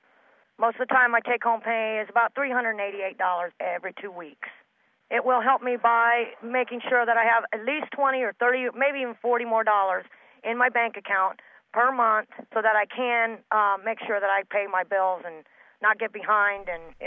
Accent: Columbus, Ohio, United States; I'm 44 years old. I'm from Columbus, Ohio, and I work at the Ohio Thrift Store

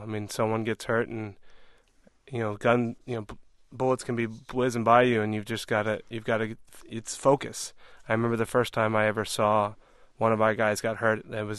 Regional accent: California, United States; I'm from California.

